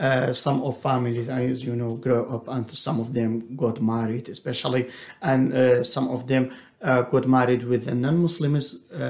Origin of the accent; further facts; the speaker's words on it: Erbil, Kurdistan Region, Iraq; I'm from Erbil. I mean Kurdistan of Iraq. I was born in 1989